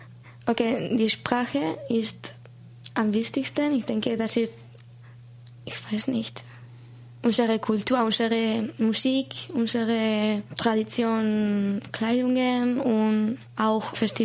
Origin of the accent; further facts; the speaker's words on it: San Sebastián, Basque Country, Spain; German is a second language; ich komme aus Baskenland, aus San Sebastian.